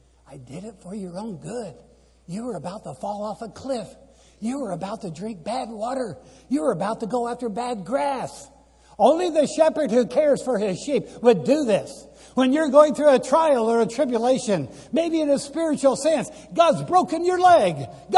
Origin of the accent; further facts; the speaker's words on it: Kansas, United States; since I came from Kansas, the lions and tigers and bears, oh my, they're up there.